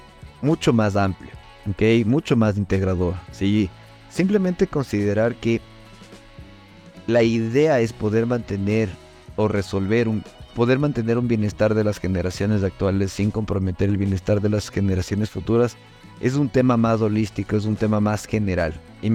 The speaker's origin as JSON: {"language": "Spanish", "country": "Ecuador", "said": "es una persona que actualmente está en el Ecuador, soy ecuatoriano."}